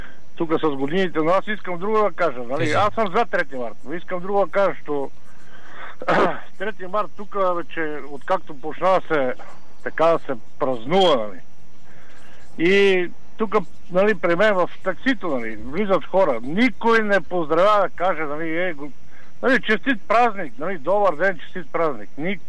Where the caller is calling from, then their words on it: Dermantsi, Lovech Province, Bulgaria; съм от Дерманци